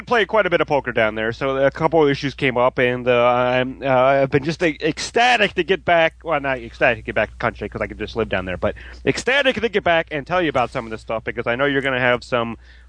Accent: United States; But, you know, I'm an American, so I'm very easily marketed.

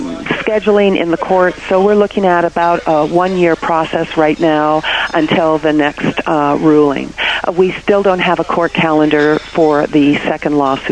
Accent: Alberta, Canada; now in United States; I'm born and raised in Alberta.

